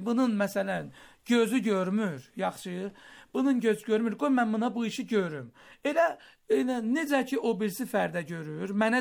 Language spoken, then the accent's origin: Azerbaijani; Tabriz, East Azerbaijan, Iran; Özümün böyükləri iftiharlarımdan biri budur ki, Azərbaycanlıyam, İranlıyam.